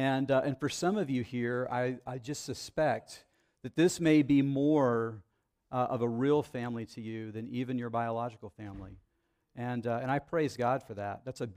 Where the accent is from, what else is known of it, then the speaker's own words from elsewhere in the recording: Dallas, Texas, United States; I grew up in the Dallas area